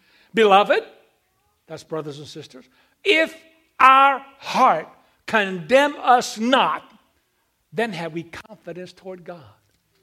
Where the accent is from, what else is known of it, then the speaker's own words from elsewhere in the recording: Hungary; English is a second language; I'm Hungarian. English is my second language.